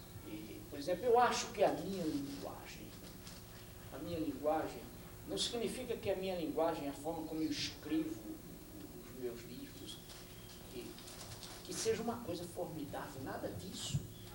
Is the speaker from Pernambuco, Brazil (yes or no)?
yes; Recife, Pernambuco, Brazil; born there; perto da casa onde eu nasci, que eu visito sempre, toda vez que vou ao Recife